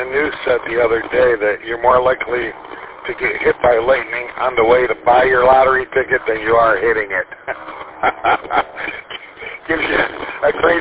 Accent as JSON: {"language": "English", "region": "Michigan", "country": "United States", "tie": "born or raised there", "said": "Probably like me and most other people here, Charlie, for the most part, been born and raised in Michigan. And had enough of those winters."}